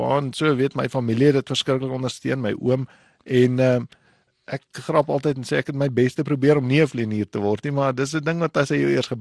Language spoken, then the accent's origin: Afrikaans; Windhoek, Khomas, Namibia; Ek is gebore in Windhoek en ek kom van Namibia af.